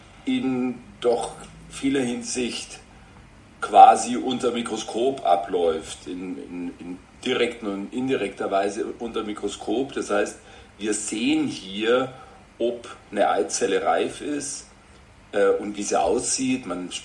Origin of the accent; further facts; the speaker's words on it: Munich, Bavaria, Germany; Ich glaube, Sie sind aus Frankfurt, ich bin aus München.